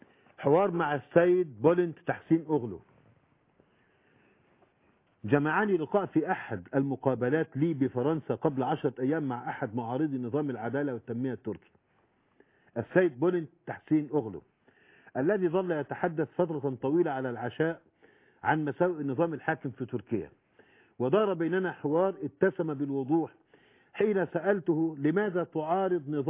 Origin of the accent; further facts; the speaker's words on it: Egypt; وأنا كمصري